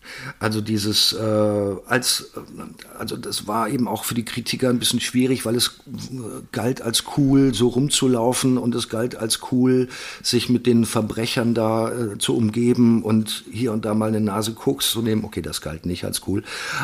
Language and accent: German; Bavaria, Germany; ich komme ja aus Bayern